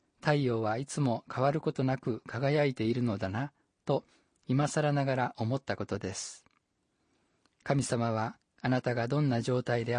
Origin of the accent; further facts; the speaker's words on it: Suzuka, Mie, Japan; 私の出身地である三重県の鈴鹿市には、今年1月に92歳になった父と今年9月に93歳になる母が老人ホームで暮らしています。